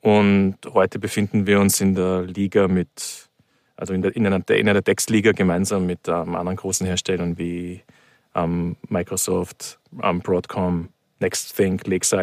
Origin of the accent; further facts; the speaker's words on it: Vienna, Austria; moved away; man kann es vielleicht hören, ich komme ursprünglich aus Wien, wohne dort aber schon seit vielen Jahren nicht mehr, also ich bin seit Jahren ausgewandert, vor vielen Jahren